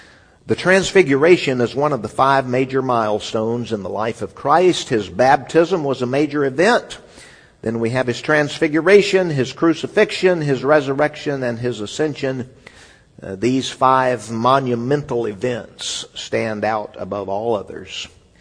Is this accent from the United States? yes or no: yes; California, United States; I grew up in California. They have some high mountains there.